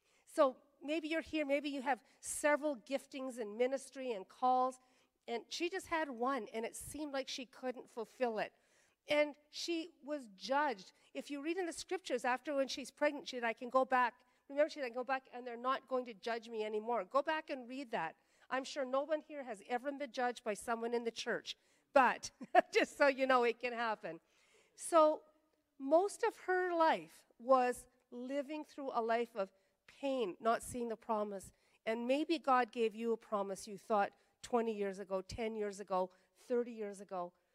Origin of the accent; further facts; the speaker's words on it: Campbellton, New Brunswick, Canada; I remember growing up in Campbellton when people, a girl from my school, high school, would go visit her aunt for 3 months because we all knew she was pregnant.